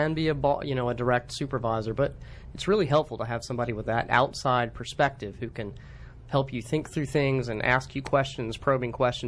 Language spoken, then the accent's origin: English; Greenville, South Carolina, United States; I'm from Greenville, South Carolina.